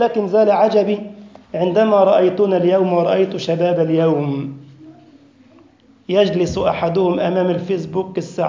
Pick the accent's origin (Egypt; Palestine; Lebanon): Egypt; أعرف أخ لي طبيب ورئيس قسم جراحة في مستشفى جامعي عندنا في مصر